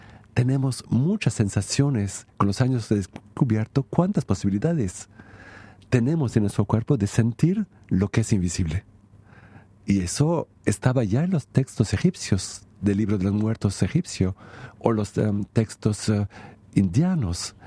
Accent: France; vengo de Francia

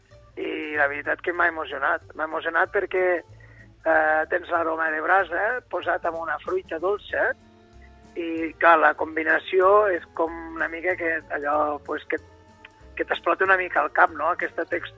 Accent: Lleida, Catalonia, Spain; com a bon lleidatà, i bon panarra que sóc.

